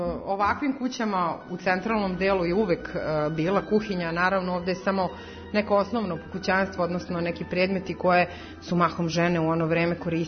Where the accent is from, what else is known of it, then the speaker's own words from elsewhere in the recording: Vojvodina, Serbia; Kod nas u Banatu se zove stajača soba ili prednja soba.